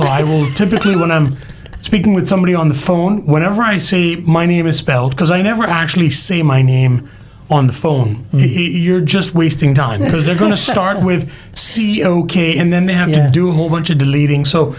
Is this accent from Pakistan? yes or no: yes; Pakistan; moved away as an adult; now in United States; I'm originally from Pakistan and moved over to the States in 96 to go to school.